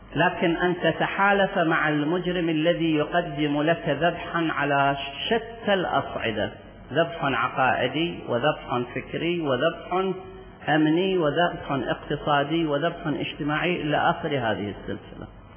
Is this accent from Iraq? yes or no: yes; Iraq; لذلك مصلحتنا كعراقيين أن نسير معا